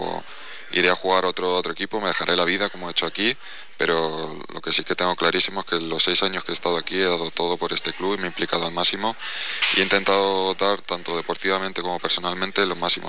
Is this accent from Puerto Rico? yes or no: no; Getafe, Community of Madrid, Spain; yo soy de Getafe siempre y que he vivido en un sitio que me anda todo